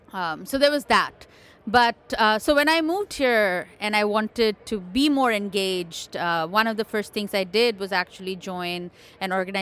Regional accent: India; when you're growing up in India, for somebody like me, like my parents were pretty educated and privileged

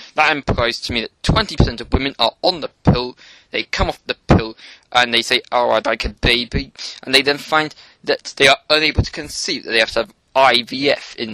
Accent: Wales, United Kingdom; I'm obviously from Wales, and it was on the Welsh News a short time ago

